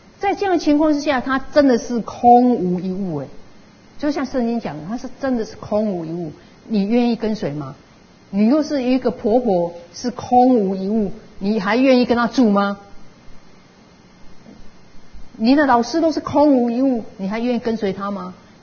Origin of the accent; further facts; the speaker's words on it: Kaohsiung, Taiwan; now in Taipei, Taiwan; 包括我是从高雄移民来的，我是高雄因为工作